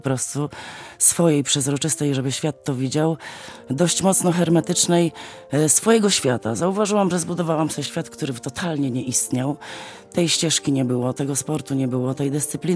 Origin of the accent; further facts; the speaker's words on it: Gdańsk, Pomeranian Voivodeship, Poland; Ja jestem urodzoną gdańszczanką, po prostu dziewczyną z nadmorza. Ja kocham to miasto po prostu pełnym sercem. Cieszę się, że urodziłam się w tym mieście